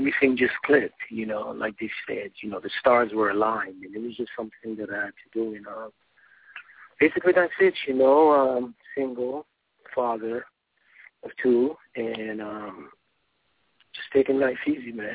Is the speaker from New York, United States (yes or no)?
yes; New York City, New York, United States; also born or lived in Kingston, Jamaica; I was born in Kingston, Jamaica. Came to the States as a child from way back when, New York City. Matter of fact, I grew up in the Bronx. By my late teens, I had moved to Brooklyn